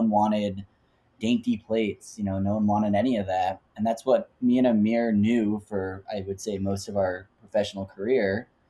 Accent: New Jersey, United States; You know, I'm just from Jersey with a crazy Jewish mom.

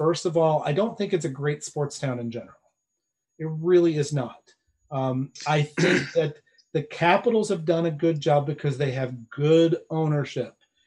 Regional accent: Illinois, United States; now in Baltimore, United States; And now I am not from Baltimore originally. I didn't move here until the late 80s. I grew up in Illinois

